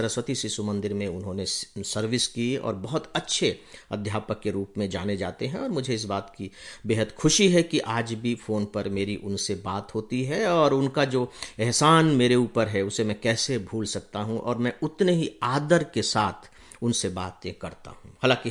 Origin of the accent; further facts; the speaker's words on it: Chhattisgarh, India; in fact हमारे गांव में 8वीं तक ही स्कूल था, 9th पढ़ने के लिए मैं डिस्ट्रिक्ट हेडक्वार्टर जो अंबिकापुर है वहां चला गया था